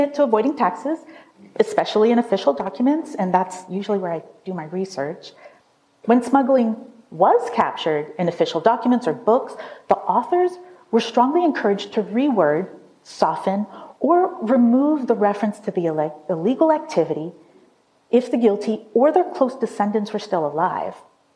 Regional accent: California, United States; I'm an amateur San Francisco historian. I'm born and raised in the Bay Area.

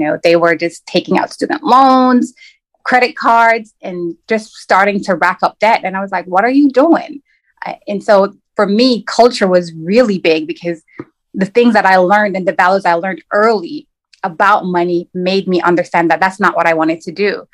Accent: Jamaica; now in Atlanta, United States; I am currently in Atlanta, Georgia, where I have lived for the past 14 years, but I am originally from Jamaica. That is where I grew up.

